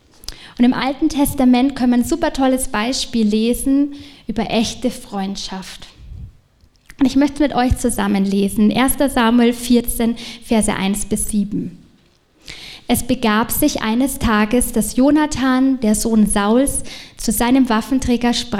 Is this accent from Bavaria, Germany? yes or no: yes; Munich, Bavaria, Germany; ich komme aus München und da gibt es die Bussi Bussi Gesellschaft.